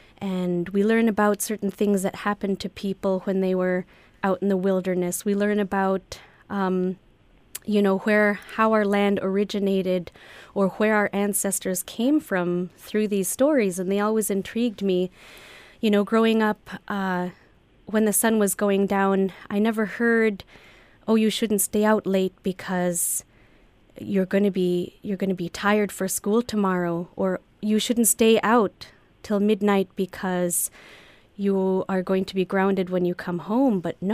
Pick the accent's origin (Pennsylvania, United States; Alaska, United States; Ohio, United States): Alaska, United States; Chevak; Well, I'm originally from the community of Chivac, which is 18 miles away from where Jack is originally from, Hooper Bay.